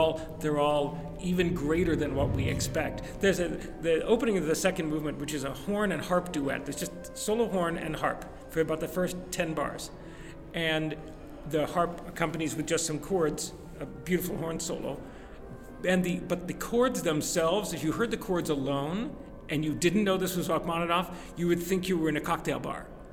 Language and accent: English; Oregon, United States; I'm actually from Oregon. Galen, until this afternoon, still thought I was from New York.